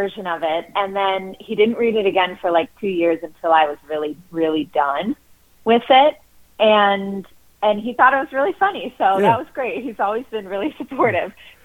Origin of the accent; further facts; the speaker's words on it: Phoenix, Arizona, United States; now in Los Angeles, United States; I do have an in-person event in Phoenix, which is my hometown